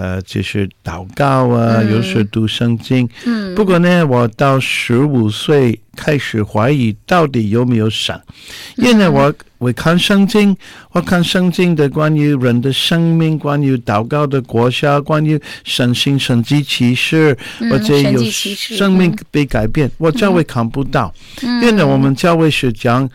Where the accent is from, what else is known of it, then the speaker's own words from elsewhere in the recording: California, United States; Chinese is a second language; 这个州南部，我是南部人、